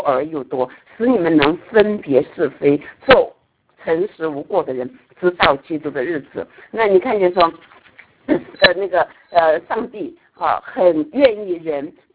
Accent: China; 我自己觉得我们是中国人哈

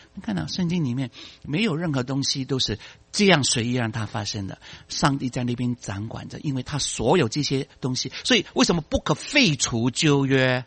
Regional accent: Fuzhou, Fujian, China; first language Cantonese; 好比说我们都是说中国话的，但是我的母语是广东话，这个是有别于普通话。我的家乡是说福州话，有别于南海的福建厦门话

